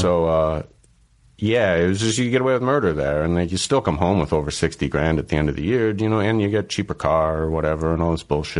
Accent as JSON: {"language": "English", "region": "Ontario", "country": "Canada", "tie": "born or raised there", "said": "In a small town in southern Ontario."}